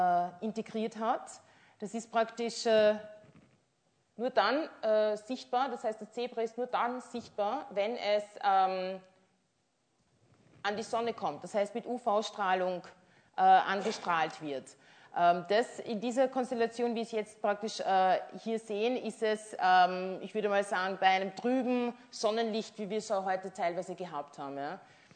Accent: Burgenland, Austria; Und da bin ich im Burgenland aufgewachsen

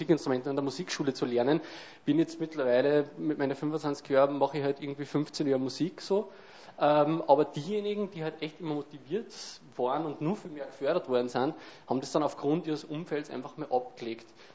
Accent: Upper Austria, Austria; also ich bin selber halt aus Helmundsweil im Mühlviertel, bin ich groß geworden.

